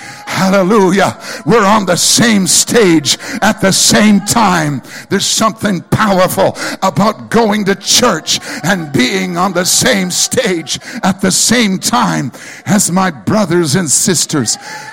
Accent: Wisconsin, United States; I'm from Wisconsin. Figure it out.

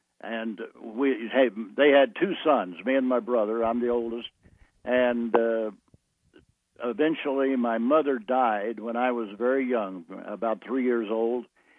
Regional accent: Oklahoma, United States; born there; I was born in Oklahoma in 1939. My father was a preacher farmer, and my mother was a daughter of a Dutch farmer in Arkansas.

